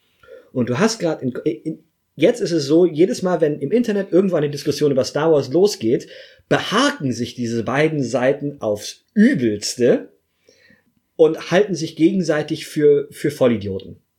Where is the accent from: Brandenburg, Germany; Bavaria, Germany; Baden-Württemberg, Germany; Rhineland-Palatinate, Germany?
Bavaria, Germany; Munich; Ich bin Deutscher. Ich bin Bayer, ich bin Münchner, ich bin Jude, ich bin klein.